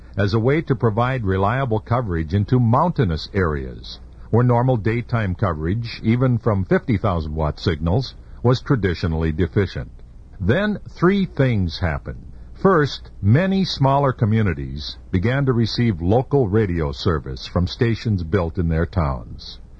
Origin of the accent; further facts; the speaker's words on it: St. Paul, Minnesota, United States; And since KSTP is in my hometown, the temptation, of course, is to get a local signal there.